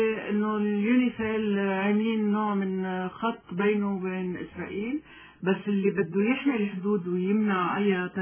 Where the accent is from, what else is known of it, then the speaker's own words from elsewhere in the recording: Lebanon; نحن كمواطنين لبنانيين بنفضل انه جيشنا ودولتنا هن اللي يستلموا فعلا